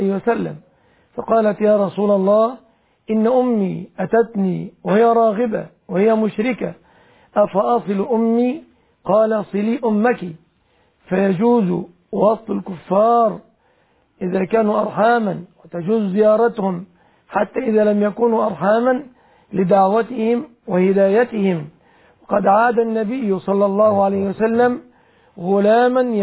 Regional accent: Egypt; كالحادث في بلادنا مصر ويطعمونهم

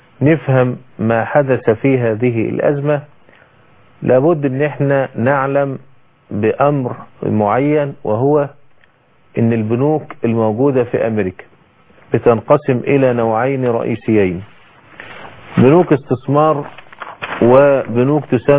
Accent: Egypt; عندنا في مصر

